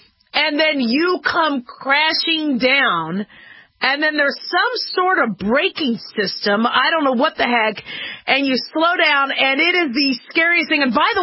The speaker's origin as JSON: {"language": "English", "town": "Los Angeles", "region": "California", "country": "United States", "tie": "born there", "said": "I was born in Los Angeles. I was born in, actually, I was born in technically Hollywood."}